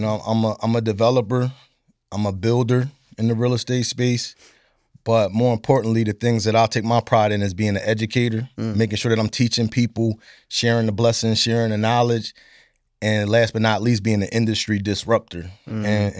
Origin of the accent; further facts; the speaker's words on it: Philadelphia, Pennsylvania, United States; having a single mother, growing up in Philly, you know, it was rough.